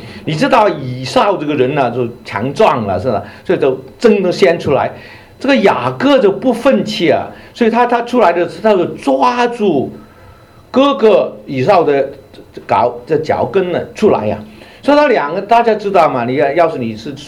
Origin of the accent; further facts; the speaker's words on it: Hong Kong; 那我是从香港来的，香港有很特别的问题。